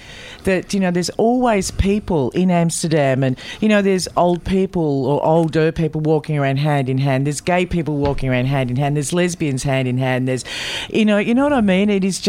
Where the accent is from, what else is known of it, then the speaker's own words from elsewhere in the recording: Williamstown, Victoria, Australia; I grew up in Williamstown, I've said that before